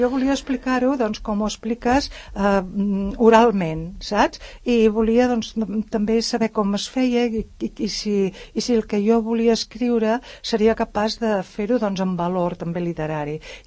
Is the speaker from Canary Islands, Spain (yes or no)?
no; Cerdanyola, Catalonia, Spain; com que ella és de Ripollet però es va casar a Cerdanyola i jo sóc també de Cerdanyola